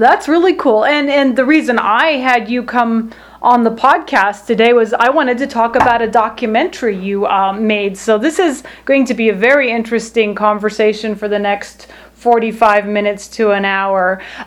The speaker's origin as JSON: {"language": "English", "country": "Germany", "tie": "born or raised there", "said": "And I grew up in Germany in the 60s and 70s on a military installation."}